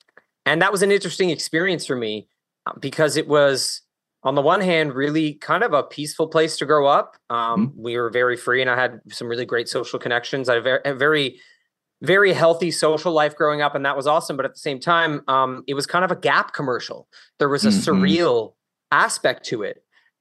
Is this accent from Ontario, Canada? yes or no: no; Calgary, Alberta, Canada; born there; So I was born in Western Canada, out west in Alberta. So I was actually born in Calgary.